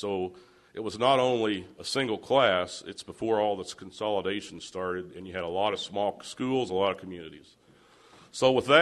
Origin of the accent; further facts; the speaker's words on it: Plainville, United States; But, you know, growing up in Plainville, I can tell you Washington was always the big city to us.